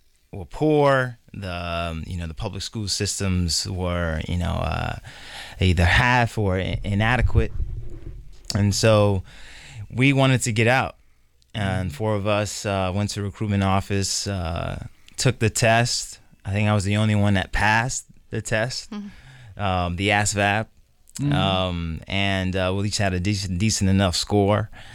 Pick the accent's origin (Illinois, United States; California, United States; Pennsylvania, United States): Illinois, United States; Chicago; Essentially, I was born on the west side of Chicago.